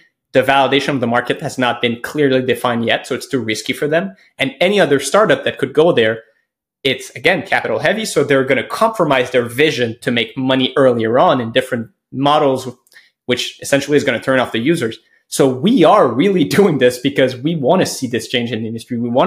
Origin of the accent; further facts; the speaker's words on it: Quebec, Canada; in general, I will say I'm from Quebec.